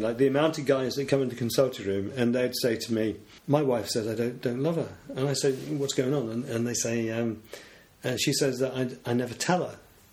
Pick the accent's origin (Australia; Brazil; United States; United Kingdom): United Kingdom; But one of the things about being British is we're embarrassed about admitting this things like love.